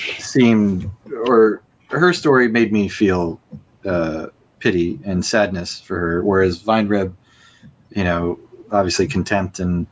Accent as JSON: {"language": "English", "country": "United States", "said": "well, as an American, is, you know"}